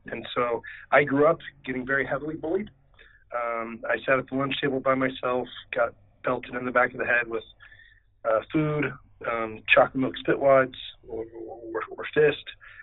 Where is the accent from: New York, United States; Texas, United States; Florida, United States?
Texas, United States; And I don't know, being from Texas, I don't know why, but it's in the culture of being a Texan.